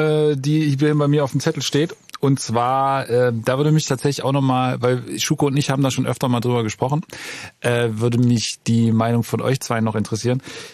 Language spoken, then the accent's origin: German; East Germany, Germany; Ich komme aus dem Osten.